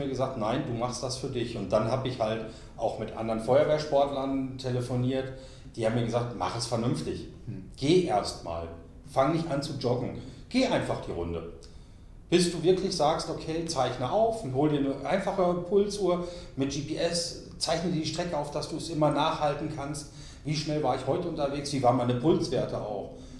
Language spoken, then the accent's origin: German; Dortmund, North Rhine-Westphalia, Germany; Jetzt bin ich natürlich gebürtiger Westfaler, also ich komme ursprünglich aus Dortmund, bin nach Franken gezogen.